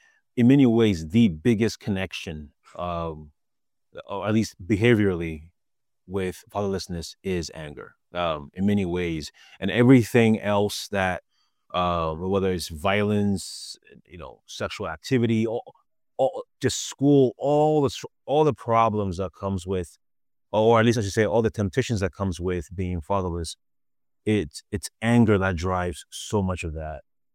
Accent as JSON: {"language": "English", "country": "Ghana", "tie": "born or raised there", "said": "I was born and raised in Ghana. And being in Ghana, by the time I was 10 years old, I had been in so many fights."}